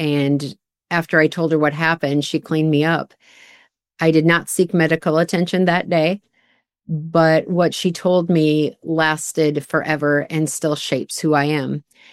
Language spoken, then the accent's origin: English; Minnesota, United States; I grew up in the Midwest. I am a proud Minnesotan, even though I live in Iowa now. I grew up in Minnesota, the southwest corner, in a tiny town of about 600 people.